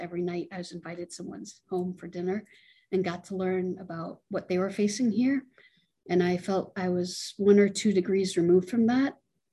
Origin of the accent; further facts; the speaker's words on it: Jordan; moved away as an adult; now in United States; I came to the United States when I was 18. I was born and raised in Jordan, came to college, and my senior year, I applied for asylum. I'm gay.